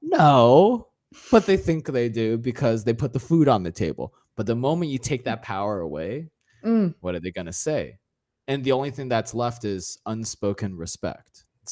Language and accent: English; United States; because I can say this because I'm Asian American.